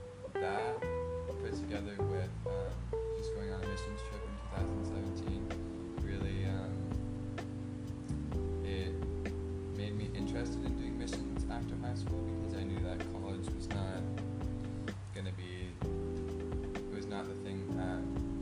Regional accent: Sacramento, California, United States; Sacramento, California.

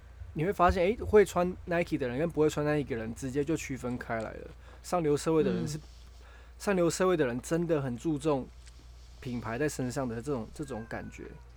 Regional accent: Taiwan; 我们台湾人没有不太有这种观念。

